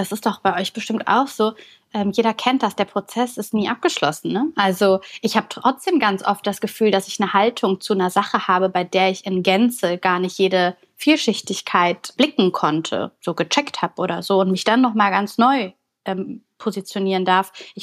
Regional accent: Bulgaria; now in Germany; ah, ich komme aus Bulgarien.

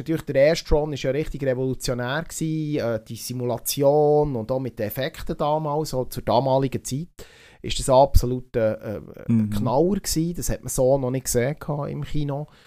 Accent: Switzerland; Ein genauer Release jetzt bei uns in der Schweiz ist noch nicht bekannt

